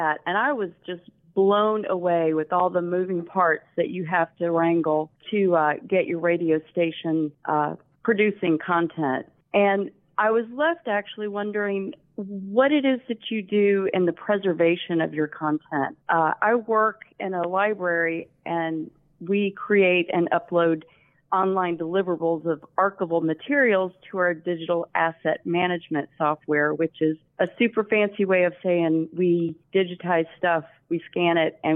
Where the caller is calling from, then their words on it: Alabama, United States; I am in Alabama.